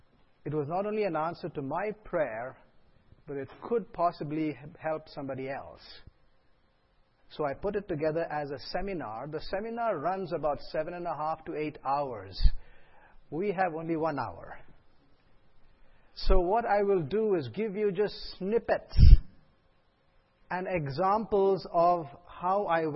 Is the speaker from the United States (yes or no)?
no; India; I come from India. India is a very diverse country, diverse in language, diverse in dress, diverse in food